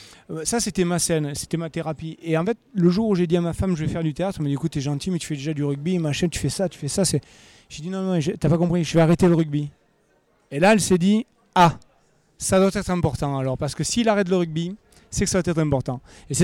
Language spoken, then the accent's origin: French; Alès, Occitanie, France; now in Brignoles, France; Alors moi je viens de Brignoles dans le Var, en fait j'habite à Brignoles dans le Var depuis 20 ans maintenant. Je suis originaire de Alès dans le Gard, je suis né à Alès.